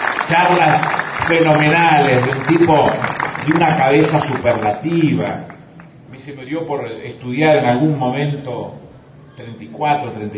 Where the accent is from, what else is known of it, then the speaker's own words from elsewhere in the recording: Quilmes, Buenos Aires Province, Argentina; Yo soy de Quilmes y en Quilmes, cuando las cosas pasan